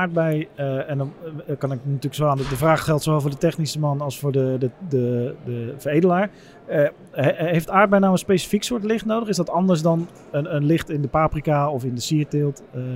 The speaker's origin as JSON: {"language": "Dutch", "region": "South Holland", "country": "Netherlands", "said": "Als Westlander weet ik wat dat is."}